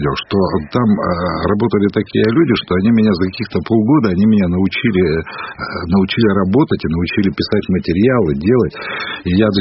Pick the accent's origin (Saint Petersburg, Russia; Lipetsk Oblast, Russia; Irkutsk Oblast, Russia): Irkutsk Oblast, Russia; Angarsk; Ну да, я причем такой сибиряк-то с корнями очень давними-дальними.